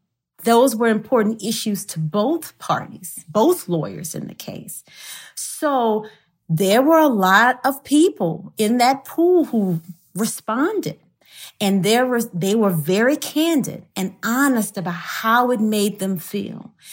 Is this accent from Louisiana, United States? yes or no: yes; Louisiana, United States; the way that juries are selected in Georgia in comparison to my home state of Louisiana is a little different